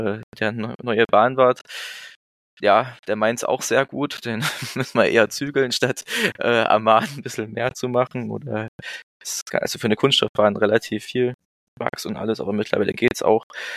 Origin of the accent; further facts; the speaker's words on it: Rudolstadt, Thuringia, Germany; also born or lived in Erfurt; wir wollten uns hier halt niederlassen in Rudolstadt und es ist meine Heimat, wir fühlen uns hier wohl, haben uns damals auch bewusst für Rudolstadt entschieden, weil wir vorher in Erfurt gelebt haben, wo ich studiert habe und noch gearbeitet habe.